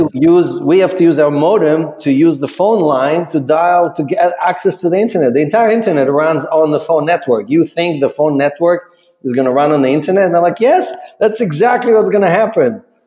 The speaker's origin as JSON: {"language": "English", "country": "Ukraine", "lives_now": "United States", "said": "I'm an immigrant from the Ukraine who was trying to fight for the truth."}